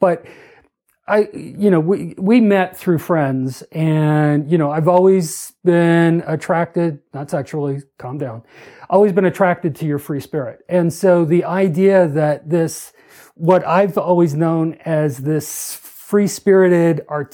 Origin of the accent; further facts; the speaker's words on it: Toronto, Ontario, Canada; Considering I grew up in Toronto and its suburbs